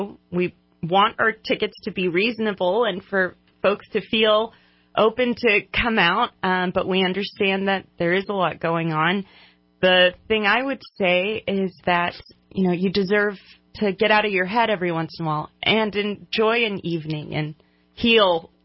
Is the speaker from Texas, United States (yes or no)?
yes; Houston, Texas, United States; I'm from Houston, very flat, but I've always loved the arts